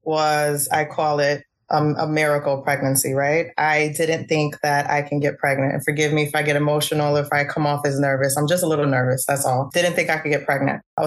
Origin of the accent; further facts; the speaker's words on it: Florida, United States; Born and raised in South Florida, graduated, went to college, got a scholarship, got my master's degree, became a nurse practitioner.